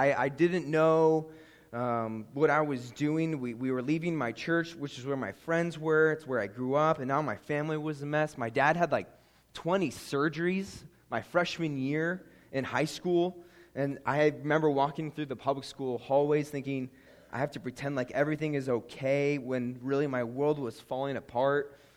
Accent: Scranton, Pennsylvania, United States; It's only made up of tough people from Scranton, Pennsylvania, but it's where I grew up. I grew up in Scranton.

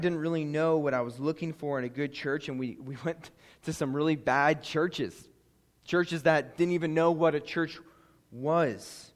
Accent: Scranton, Pennsylvania, United States; It's only made up of tough people from Scranton, Pennsylvania, but it's where I grew up. I grew up in Scranton.

